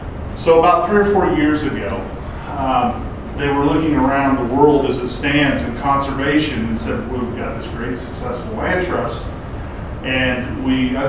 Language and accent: English; Kansas, United States; I'm from the Flint Hills of Kansas.